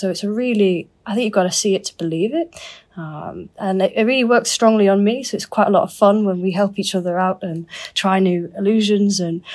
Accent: Leeds, Yorkshire and the Humber, United Kingdom; now in Stockholm, Sweden; I'm originally from Leeds in the UK

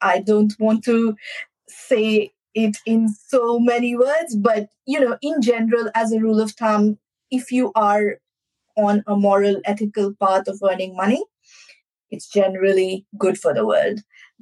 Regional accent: India; I was born and raised in India.

